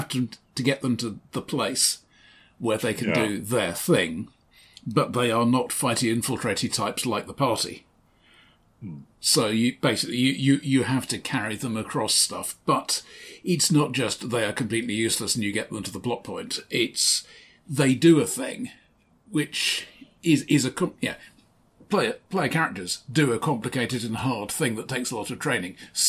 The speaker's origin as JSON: {"language": "English", "country": "United Kingdom", "said": "but yeah, we are British, so nobody wants to be the person in charge."}